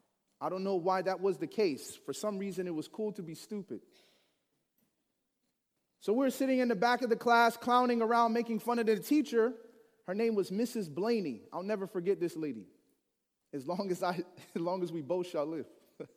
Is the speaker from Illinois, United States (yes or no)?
yes; Chicago, Illinois, United States; Now, I grew up in Chicago, so you can imagine people are a little aggressive, you know.